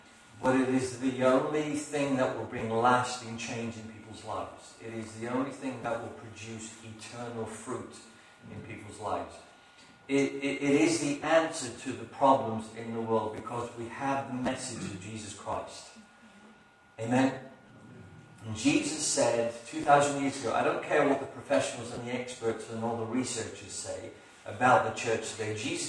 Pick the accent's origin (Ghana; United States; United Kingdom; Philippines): United Kingdom; North East England; and I'm from County Durham, and it's been like nearly 2 years since I was here last.